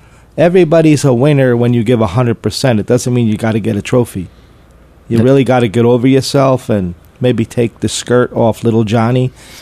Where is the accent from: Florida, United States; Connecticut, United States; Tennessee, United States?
Connecticut, United States; Not in this country. I'm from Connecticut.